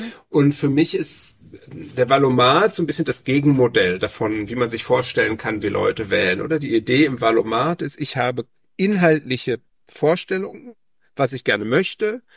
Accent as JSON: {"language": "German", "region": "North Rhine-Westphalia", "country": "Germany", "said": "ich komme aus dem Ruhrgebiet, das hat mich geprägt."}